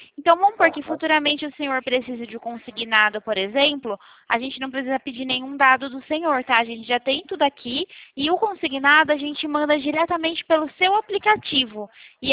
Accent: Araras, São Paulo, Brazil; É do interior de São Paulo, de Araras.

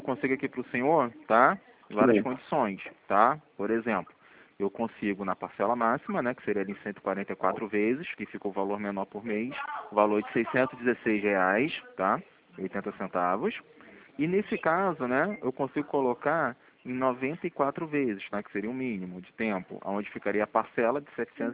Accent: Rio de Janeiro, Brazil; Eu sou do centro do Rio, sou da Rua do Carmo.

